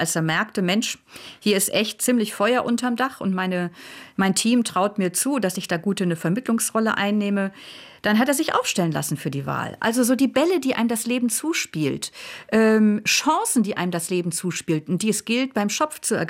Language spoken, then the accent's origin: German; Germany; moved away; man hört es ja meiner Zunge an, ich komme aus Deutschland